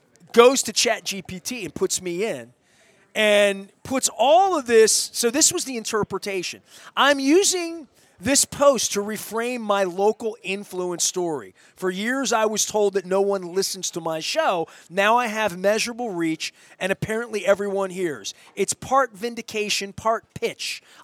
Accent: Dundalk, Maryland, United States; I'm not even from Essex. I'm from Dundalk.

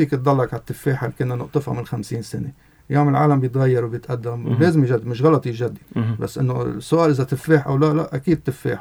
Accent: Lebanon; نحن كلبنانيه وكمزارعين

